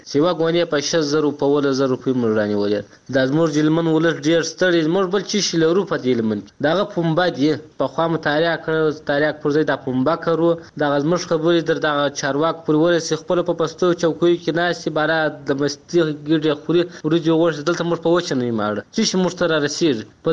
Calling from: Helmand, Afghanistan; موږ د هلمند یو

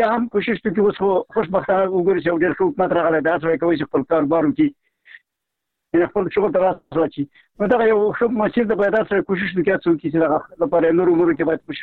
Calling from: Baghlan, Afghanistan; هم بغلان نه زنګ ورکوري

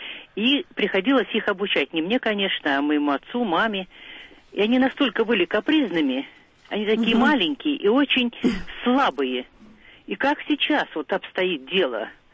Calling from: Moscow Oblast, Russia; я звоню из Подмосковья.

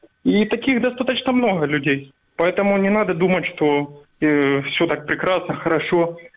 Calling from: Kharkiv, Kharkiv Oblast, Ukraine; Здравствуйте, я из Харькова.

